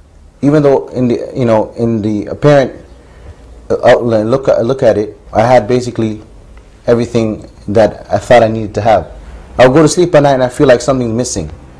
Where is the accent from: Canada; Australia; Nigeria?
Canada; Toronto, Ontario; My parents originally were Muslims, alhamdulillah, but a person being born and raised in Toronto, in Canada, I wasn't raised believing in a particular way or a particular religion.